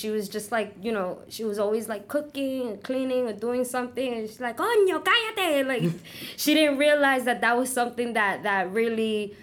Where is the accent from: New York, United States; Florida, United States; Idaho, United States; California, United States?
New York, United States; Brooklyn; So I was born and raised in Brooklyn. I was living in East New York, but I was going to school in Bushwick for my entire life. So I spent most of my life in Bushwick.